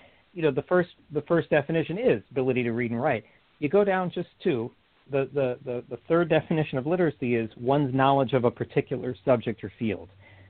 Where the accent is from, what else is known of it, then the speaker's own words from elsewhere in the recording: New York, United States; born there; now in Maryland, United States; I was born in New York, but I live in Maryland.